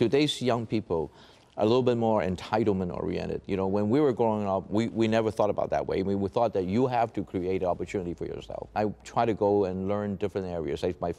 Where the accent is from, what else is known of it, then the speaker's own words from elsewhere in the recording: Hong Kong; English is a second language; Well, actually, I came from a relatively poor beginning because my parents, although my fathers are quite educated, but they were refugee from China.